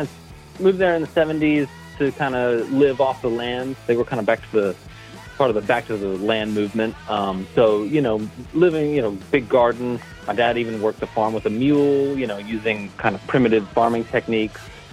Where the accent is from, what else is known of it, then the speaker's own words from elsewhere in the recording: Hinton, West Virginia, United States; now in Nashville, United States; I grew up in a small town called Hinton, West Virginia, which is kind of a little railroad town in the southern part of the state, but a beautiful area, lots of mountains and rivers.